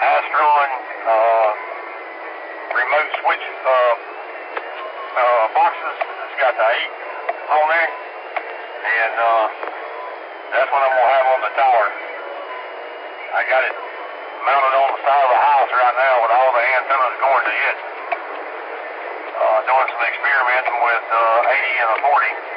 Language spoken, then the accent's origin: English; West Virginia, United States; moved away as an adult; I'm originally from West Virginia and moved down here 3 months into 99 and been here ever since. I hadn't been home in about 15 years.